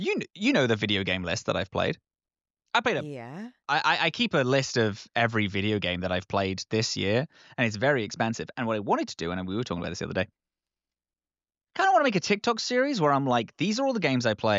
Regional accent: London, United Kingdom; accent: Cockney; because I grew up in Southeast London, they just knocked that accent. The proper Cockney accent that I was like getting was fully being out of me. And now I have a far more broad, people have called it a BBC accent.

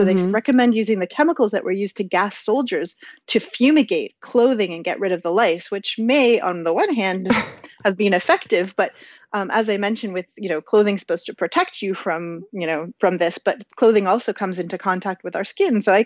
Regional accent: Canada; as a Canadian who wears a toque in the winter

